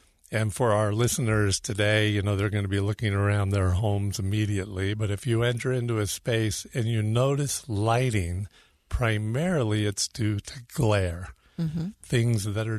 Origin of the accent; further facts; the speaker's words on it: California, United States; now in Utah, United States; so I'm a Californian, and a lot of people, you know, take a little bit nervous about, oh, no, not another California.